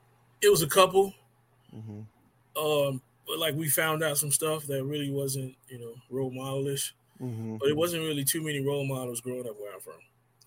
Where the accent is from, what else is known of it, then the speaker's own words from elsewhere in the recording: Chicago, Illinois, United States; I'm from Chicago. I was on the streets, man, pretty much for like 30 years.